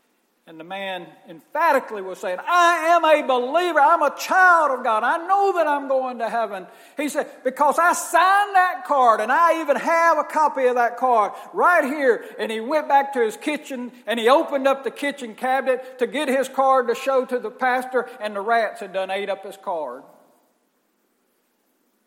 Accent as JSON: {"language": "English", "town": "Laurel", "country": "United States", "tie": "born or raised there", "said": "the youth group that I was raised with in Laurel."}